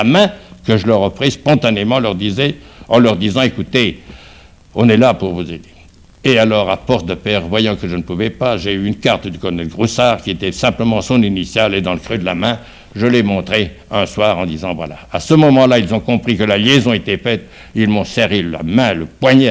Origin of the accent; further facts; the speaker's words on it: Auvergne-Rhône-Alpes, France; je suis revenu dans mon pays d'origine qui est la Savoie.